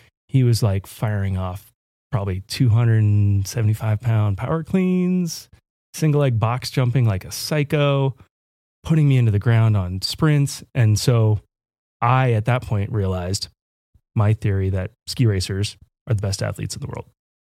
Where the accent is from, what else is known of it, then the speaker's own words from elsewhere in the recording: Park City, Utah, United States; The Olympics are in Utah and the US ski team is training at our high school. I grew up in Park City. I'm 17 years old